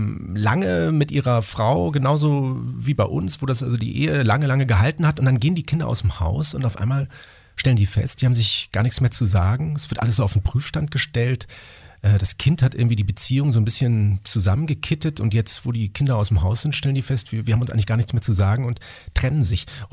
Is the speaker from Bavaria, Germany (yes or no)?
yes; Munich, Bavaria, Germany; Also es spielt genau da, wo ich aufgewachsen bin, in den 80er Jahren in München, direkt neben einem damals sehr berühmten Freibad